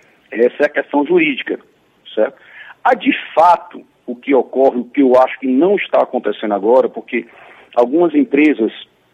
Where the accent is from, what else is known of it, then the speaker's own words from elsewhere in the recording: Bahia, Brazil; Eu sou baiano, mas amo a Bahia e amo esse Rio de Janeiro demais.